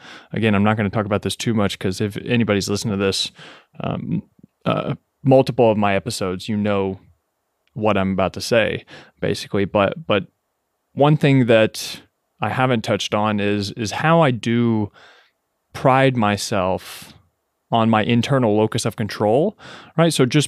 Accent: Kentucky, United States; moved away as an adult; also born or lived in Lexington, Kentucky; now in New York City, United States; I was born and raised in Kentucky, right? In a 20,000 person small town. And then I moved to Lexington, Kentucky for college to go to university.

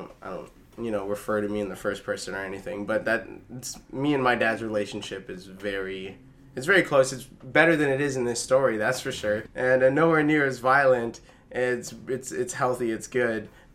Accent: Wikwemikong, Ontario, Canada; also born or lived in Sudbury; I grew up in Wequemecong First Nations, which is an unceded reservation on Manitoulin Island in Ontario, obviously. I was born in Sudbury, but I only really stayed there for a couple years.

